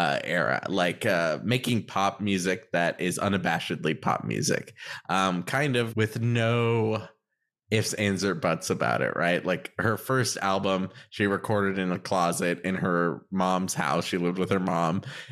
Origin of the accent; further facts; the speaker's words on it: Missouri, United States; kind of a hick Missourian a little bit. Maybe hick is not the word I want to use. I am also from the Midwest.